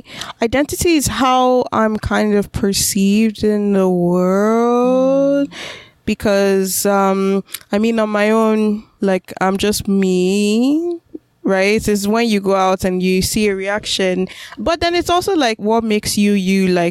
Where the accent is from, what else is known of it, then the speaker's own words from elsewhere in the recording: Nigeria; moved away; of course I'm Nigerian, of course I'm an immigrant, right? Or I'm planning to become an immigrant, I'm immigrant, all of that.